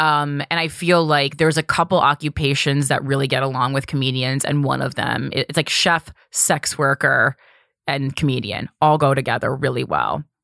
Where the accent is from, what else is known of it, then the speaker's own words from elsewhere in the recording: New Jersey, United States; I'm from New Jersey. I really love people from New Jersey.